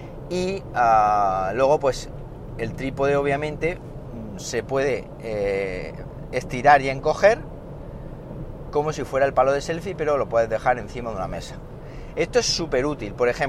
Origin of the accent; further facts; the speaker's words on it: Siles, Andalusia, Spain; Soy de Siles, no soy de Linares.